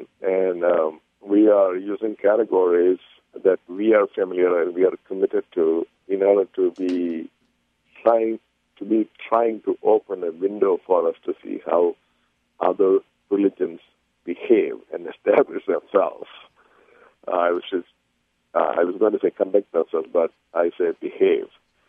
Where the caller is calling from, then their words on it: St. Louis, Missouri, United States; I'm speaking from St. Louis, and 20 miles west of me, in what we call West County, north of Manchester Road on Vitamin Road, there is a Hindu temple.